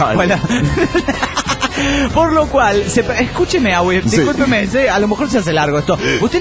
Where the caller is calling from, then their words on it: Mexico City, Mexico; del DF mexicano.